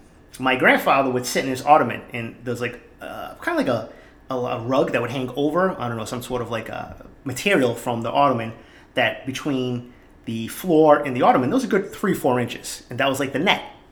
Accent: Boston, Massachusetts, United States; growing up in East Boston, I had a mitt, a glove, that's all my mother could afford, so I played baseball.

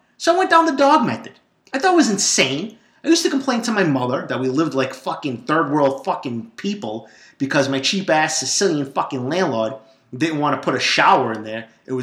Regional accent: Boston, Massachusetts, United States; Growing up in East Boston, the third floor apartment, we didn't have a shower the first 15 years of my life.

